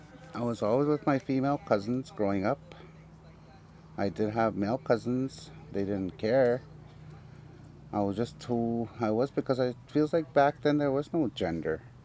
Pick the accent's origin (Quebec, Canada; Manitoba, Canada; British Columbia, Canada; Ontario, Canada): Manitoba, Canada; Little Saskatchewan; No, I'm not from Wei Wei. I'm from Little Saskatchewan. Where I grew up, there was at that time there was only like population of 500 people in Little Saskatchewan, and that is a Christian belt.